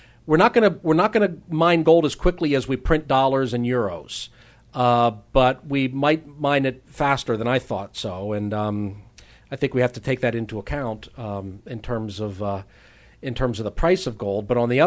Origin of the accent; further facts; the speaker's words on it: Pennsylvania, United States; Philadelphia, where, I grew up near Philadelphia.